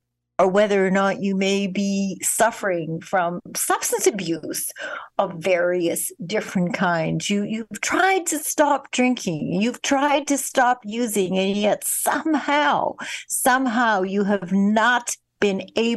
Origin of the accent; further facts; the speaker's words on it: Canada; I'm Canadian